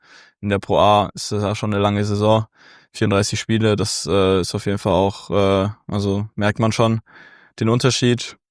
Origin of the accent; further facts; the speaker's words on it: Augsburg, Bavaria, Germany; Also ich habe angefangen beim TV Augsburg, wo ich herkomme.